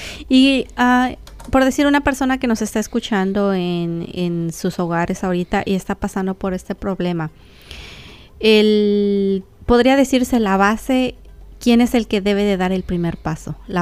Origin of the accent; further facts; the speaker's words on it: Oaxaca, Mexico; hablando como oaxaqueños, en nuestra cultura